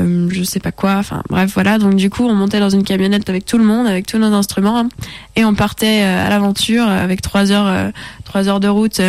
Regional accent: Bourgogne-Franche-Comté, France; moved away as an adult; Donc comme je viens de Bourgogne, du coup on tournait surtout là-bas. Ensuite je suis montée sur Lyon pour mes études.

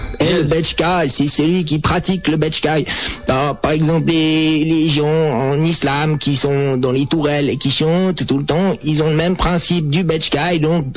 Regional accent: Montreux, Vaud, Switzerland; born there; né à Montreux le 15 novembre 1979

